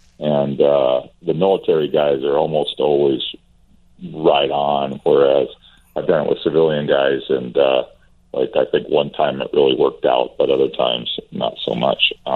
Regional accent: Washington, United States; And, you know, I grew up in Washington State, and I go every year.

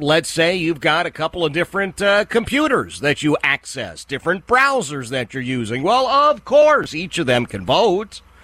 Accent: Philadelphia, Pennsylvania, United States; Far be it for me, but I am from Philadelphia, so I've kind of become aware of this.

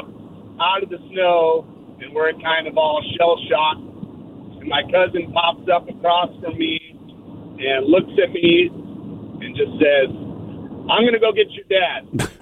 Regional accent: Vermont, United States; So I was probably about 10 years old, and I grew up in Vermont on a small farm

